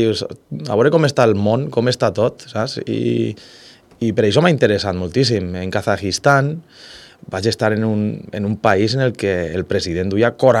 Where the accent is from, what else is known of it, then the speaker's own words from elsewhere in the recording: Vila-real, Valencian Community, Spain; He estat molt de temps fora, he estat enyorant sempre les festes de Villarreal